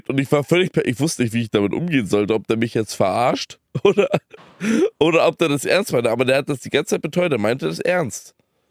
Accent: Germany; Und dann habe ich ihm halt zu verstehen gegeben, ja, from Germany.

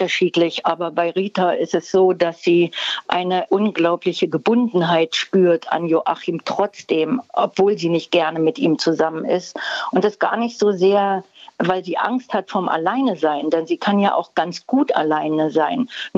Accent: East Germany, Germany; now in Berlin, Germany; Ich bin in der DDR sozialisiert und groß geworden. Mit Mitte 20 habe ich den Westen erlebt, weil ich nach West-Berlin ausgewandert bin, also den Rhein-Westen.

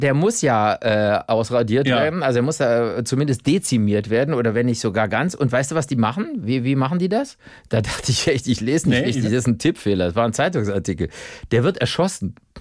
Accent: Rhineland, Germany; Also ich finde aber jetzt so als Rheinländer ist natürlich auch so Milchschlammschulter

